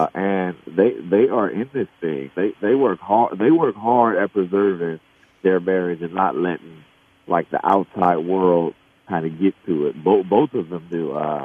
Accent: Oakland, California, United States; because I'm from Oakland, we would go to Warriors games

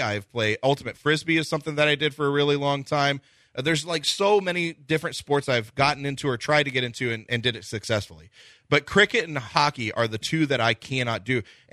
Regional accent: Dallas, Texas, United States; I grew up in Dallas

